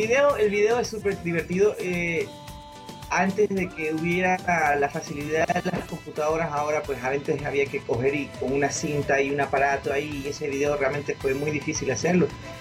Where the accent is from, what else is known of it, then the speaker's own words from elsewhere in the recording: Ecuador; also born or lived in Puerto Rico; cuando él falleció ya por fin, o sea, yo regresé al Ecuador.